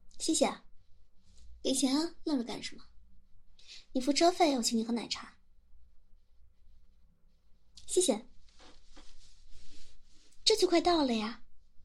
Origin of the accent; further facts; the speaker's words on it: Guangxi, China; 作为一个广西人，我告诉你啊，螺蛳粉可是很香的。我还是去外省读书的时候，听外省的人说螺蛳粉臭，才知道在他们眼里螺蛳粉是臭的。在我们广西来说，从小到大闻的都觉得是香的。